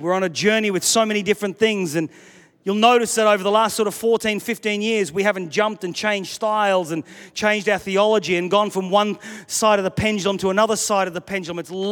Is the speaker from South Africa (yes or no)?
no; Australia; In just the last few weeks of being at home in Australia, in my home state